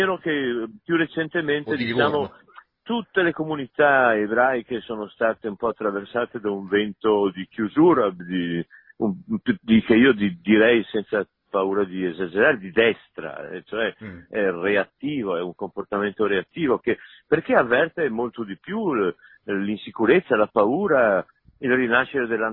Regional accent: Venice, Veneto, Italy; io sono veneziano, benissimo, ma non sono veneziano, sono castellano.

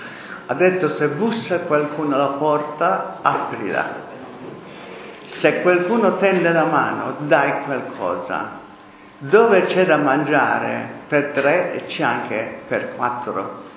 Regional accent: Hungary; first language Hungarian; Italian is a second language; la mia lingua d'origine prima di tutto mi faceva male. Non sopportavo neanche la parola pane in ungherese

